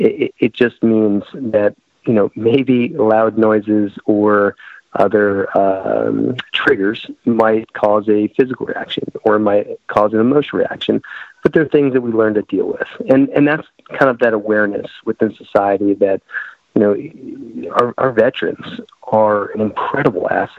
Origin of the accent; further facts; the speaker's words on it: Greenwich, Connecticut, United States; You know, I grew up in Greenwich, Connecticut.